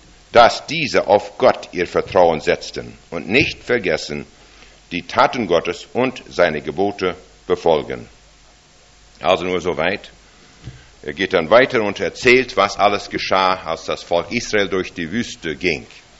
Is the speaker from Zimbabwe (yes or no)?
no; Saskatchewan, Canada; German is a second language; Ich wurde als sehr junges Kind geboren in Saskatchewan, Kanada.